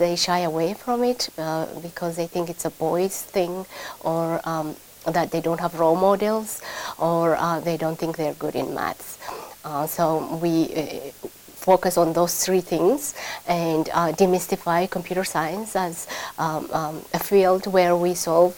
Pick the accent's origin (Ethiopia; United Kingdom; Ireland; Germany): Ethiopia; Addis Ababa; now in United States; I've been in the United States for about 20 years. I am from Addis Ababa, Ethiopia.